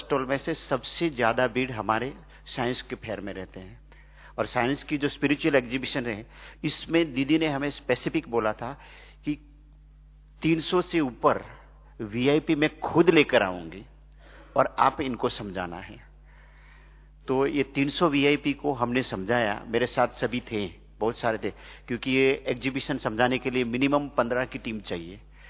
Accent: Gujarat, India; मैं गुजरात से हूं और गुजरात का स्टेट कैपिटल है गांधीनगर

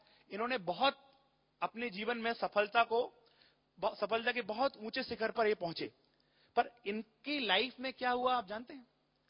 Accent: India; कितने महान हैं हम भारतवासी जो हमारा जन्म भारत में हुआ।

